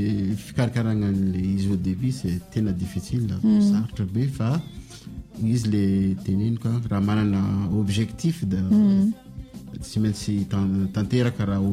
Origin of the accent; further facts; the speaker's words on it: Madagascar; quand il y a des événements en tant que malgache